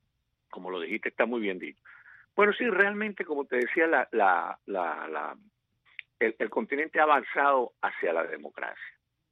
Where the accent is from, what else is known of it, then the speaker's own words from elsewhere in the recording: Venezuela; sino como venezolano.